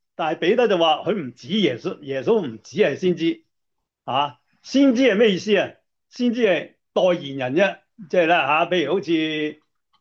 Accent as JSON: {"language": "Cantonese", "country": "China", "said": "所以我哋中国人所谓天子咁样啦"}